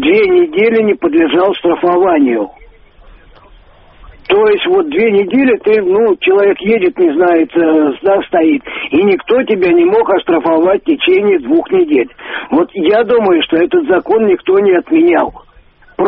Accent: Moscow, Russia; Я москвич, не в одном поколении.

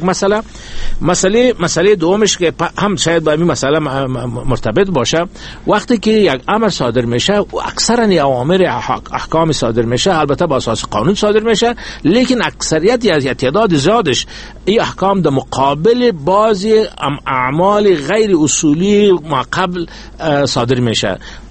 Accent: Afghanistan; کلی ما میگه افغان هستیم

